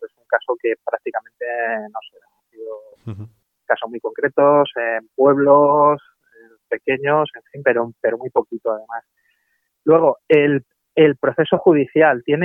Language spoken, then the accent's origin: Spanish; Elche, Valencian Community, Spain; por la provincia de Alicante, ¿no? Que es donde resido yo, soy de Elche